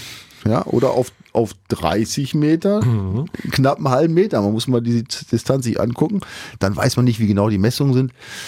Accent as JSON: {"language": "German", "region": "Bremen", "country": "Germany", "tie": "born or raised there", "said": "ich komme ja auch aus der Ecke, ich bin ja da in der Nähe aufgewachsen. Ja, Bremen ist echt tatsächlich ein bisschen überraschend."}